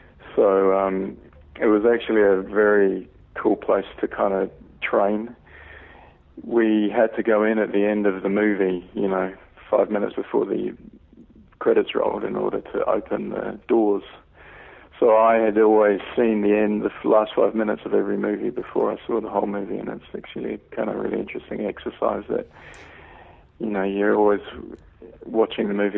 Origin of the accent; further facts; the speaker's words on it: England, United Kingdom; You know, I grew up with it in England as a kid